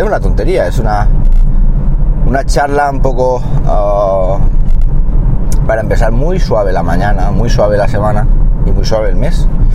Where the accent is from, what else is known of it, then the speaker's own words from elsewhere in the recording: Siles, Andalusia, Spain; estuve en mi pueblo natural, en Siles.